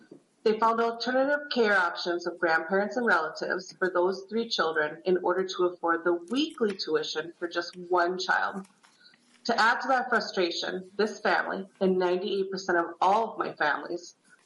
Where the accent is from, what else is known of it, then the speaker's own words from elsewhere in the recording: Minnesota, United States; I'm from the Iron Range.